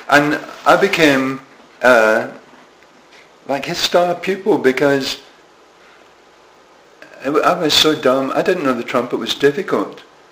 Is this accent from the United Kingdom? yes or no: yes; Greenock, Scotland, United Kingdom; we came from Greenock, and, I mean, Glasgow was like Las Vegas next to Greenock, you know.